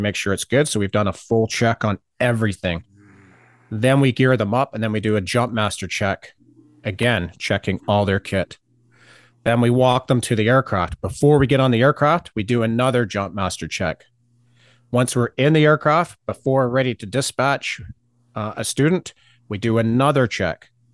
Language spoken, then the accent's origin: English; Canada; also born or lived in Australia / Alberta; We immigrated to Toronto when I was very young, and moved all over Canada. Mm-hmm. And the longest I ever lived in one place was Alberta when I was in the army. And we've just moved out about a year and a half out here in BC now.